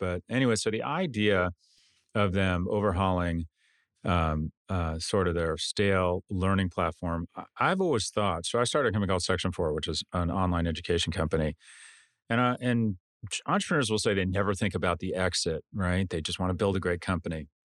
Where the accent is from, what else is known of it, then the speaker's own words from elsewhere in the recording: Delray Beach, Florida, United States; from Delray Beach.